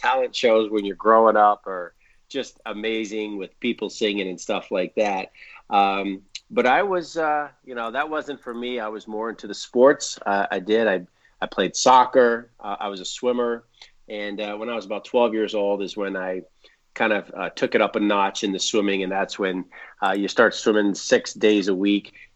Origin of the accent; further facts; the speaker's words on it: Nashville, Tennessee, United States; And what's crazy is growing up in Nashville, the first triathlon I did was 1988.